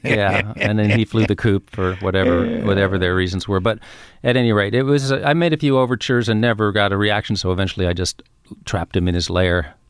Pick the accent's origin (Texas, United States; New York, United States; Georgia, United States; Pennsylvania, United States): New York, United States; Manhattan; I grew up in Manhattan.